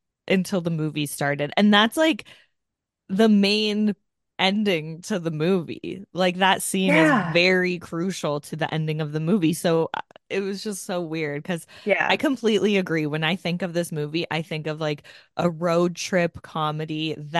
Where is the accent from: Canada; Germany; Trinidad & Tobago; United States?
Canada; Hamilton, Ontario; Yeah, it's a lot of it was filmed in Hamilton, which is my hometown.